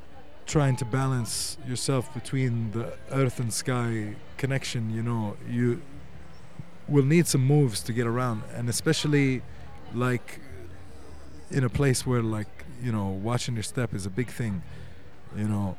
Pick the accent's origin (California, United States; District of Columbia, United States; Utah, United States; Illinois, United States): District of Columbia, United States; Washington; I was born and raised and based in Washington, D.C. So I came from a background of a Palestinian family that was very tightly knit with the Black Panther community in the States.